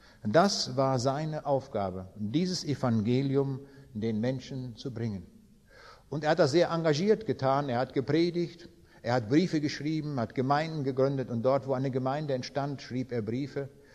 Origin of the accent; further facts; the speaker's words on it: Kaliningrad Oblast, Russia; Der nördliche Teil von Ostpreußen ist meine Heimat, dort bin ich geboren, ganz weit im östlichsten Teil dort in Ostpreußen, im nördlichen Ostpreußen.